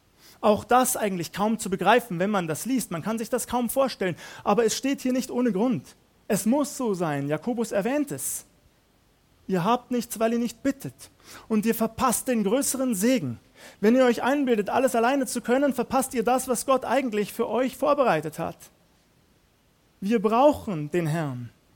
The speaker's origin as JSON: {"language": "German", "town": "Waldkraiburg", "region": "Bavaria", "country": "Germany", "tie": "born or raised there", "said": "Wir haben eine Geschichte hier in Waldkraiburg, meine Heimatgemeinde in Landshut, ebenfalls davon betroffen."}